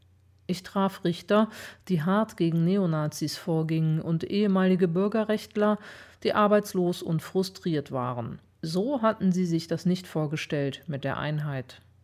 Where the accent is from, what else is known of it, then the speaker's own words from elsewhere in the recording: Hamburg, Germany; born there; 10 Jahre später war ich Redakteurin bei der Deutschen Presseagentur in meiner Geburtsstadt Hamburg. Neugierig auf den neuen Osten ließ ich mich nach Thüringen versetzen.